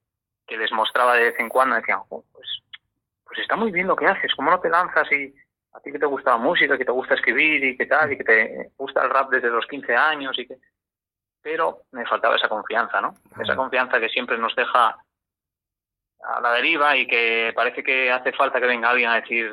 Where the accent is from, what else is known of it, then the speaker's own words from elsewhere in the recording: Gijón, Asturias, Spain; De aquí, de Gijón.